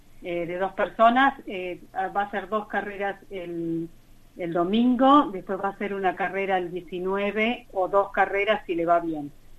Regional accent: Argentina; now in Australia; nosotros vinimos aquí en el 80, o sea que hace 38 años ya que vivimos acá.

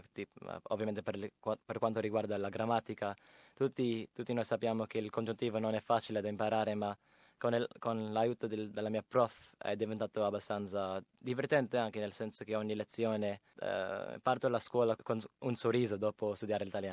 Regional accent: Sydney, New South Wales, Australia; Italian is a second language; i miei genitori sono nati in India e io vengo da Sydney, ovviamente, quindi è un po' strano che parlo l'italiano, ma dopo di cominciare a studiare l'italiano nell'anno 8 a scuola

